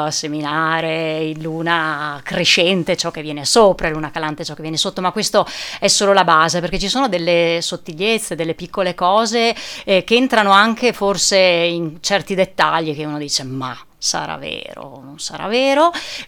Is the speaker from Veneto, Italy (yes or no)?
yes; Vallada Agordina, Veneto, Italy; Io sono di Vallada, Gordina, poi nell'esodo degli anni 80 trasferita a Belluno